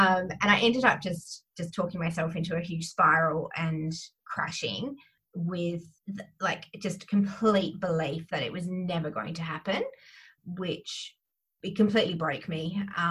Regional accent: Perth, Western Australia, Australia; I am from Perth, Western Australia. I am 33 at the moment.

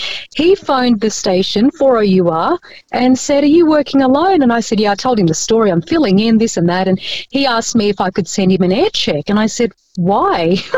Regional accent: Philippines; Spanish, part Chinese, but I wasn't born here. But people mistakenly think I was because of the way I speak. But yes, I came from the Philippines.

